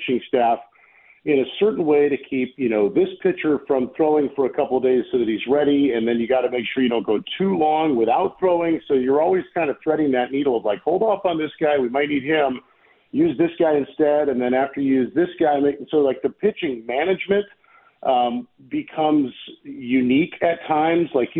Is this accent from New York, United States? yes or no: no; Illinois, United States; especially for me as an Illinois guy growing up in the Chicago area